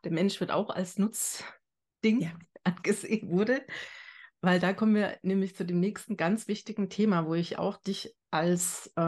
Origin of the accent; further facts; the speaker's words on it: East Germany, Germany; ich komme aus Ostdeutschland, ich habe das dort nicht gehabt, ich habe das hier nicht.